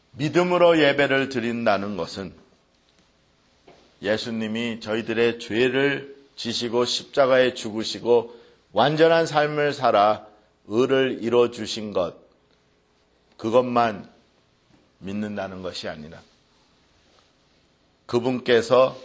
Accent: South Korea; 우리는 한국 사람들이라서 제가 뭐 많이 설명 안 해도 잘 알아들을 것 같은데

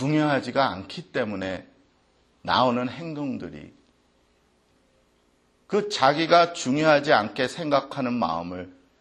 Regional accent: South Korea; 우리는 한국 사람들이라서 제가 뭐 많이 설명 안 해도 잘 알아들을 것 같은데

